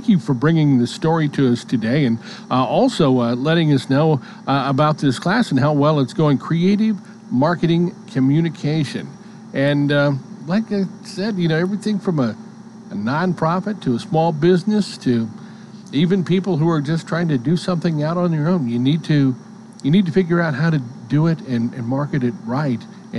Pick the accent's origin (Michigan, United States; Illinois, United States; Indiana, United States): Indiana, United States; Gary; I grew up in the Rust Belt up near Gary, Indiana.